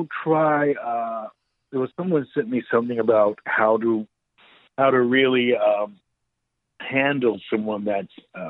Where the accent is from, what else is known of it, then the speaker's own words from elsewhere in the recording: New York, United States; that was my life growing up in New York, where it was free and you had the musicians and you had dancers and you had opera singers.